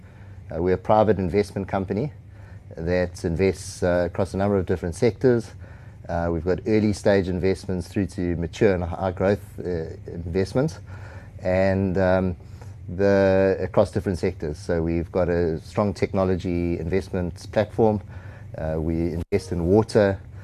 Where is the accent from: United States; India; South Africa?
South Africa; I grew up in South Africa, and our church was very prophetic